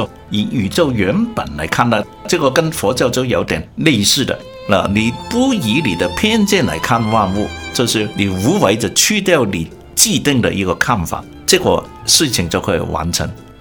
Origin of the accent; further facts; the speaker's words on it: Hong Kong; 我香港长大的，跟他没关系的应该。